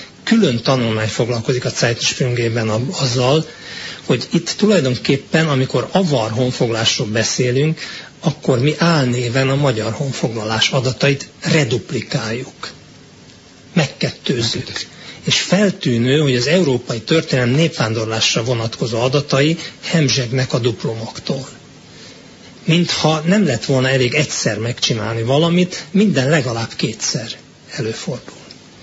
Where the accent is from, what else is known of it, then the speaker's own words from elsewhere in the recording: Hungary; Ha másképpen nem, és más miatt nem, azért, mert magyarnak születtünk.